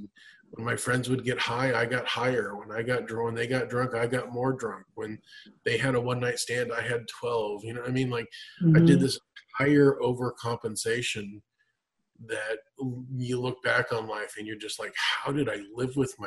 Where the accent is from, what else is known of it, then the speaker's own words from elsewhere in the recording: Anchorage, Alaska, United States; I grew up in Anchorage, Alaska, and it was December 14th, 1989, and really cold.